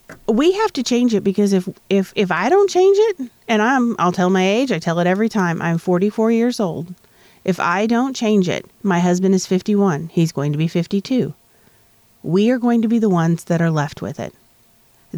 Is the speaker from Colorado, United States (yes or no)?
no; West Frankfort, Illinois, United States; I grew up in Franklin County. I'm from West Frankfort